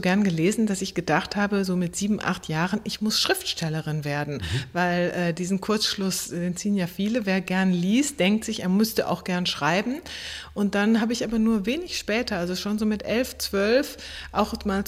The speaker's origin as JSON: {"language": "German", "region": "North Rhine-Westphalia", "country": "Germany", "tie": "born or raised there", "said": "Ich bin aufgewachsen sehr, sehr schön im Münsterland, aber ohne eigentlich gleichaltrige Spielkameraden, also wirklich auf dem Land."}